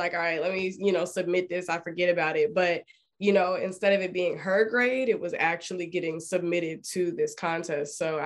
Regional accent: Richmond, Virginia, United States; I'm from Richmond, Virginia, born and raised here.

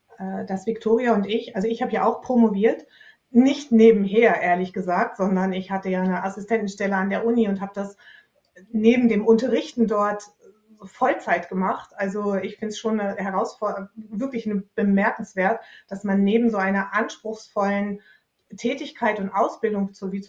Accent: Germany; ich meine, ich bin aus Deutschland

